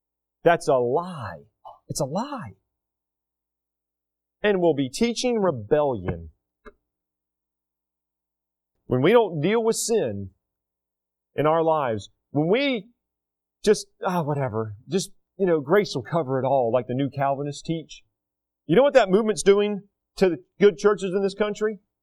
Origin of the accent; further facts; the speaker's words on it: United States; I'm American through and through.